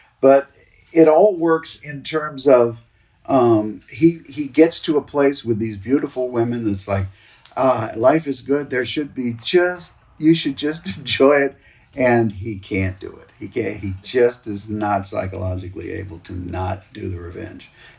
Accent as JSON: {"language": "English", "town": "Sarasota", "region": "Florida", "country": "United States", "tie": "born there", "said": "I was born in Sarasota, Florida, and 3 weeks later, I was the youngest kid to take a plane right out of there to New Orleans."}